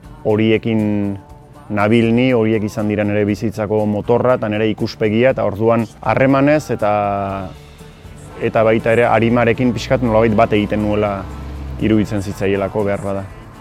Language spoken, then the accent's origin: Basque; Hendaye, Nouvelle-Aquitaine, France; now in Sare, France; Hendaiarra naiz, naiz eta Saran bizi naizen orain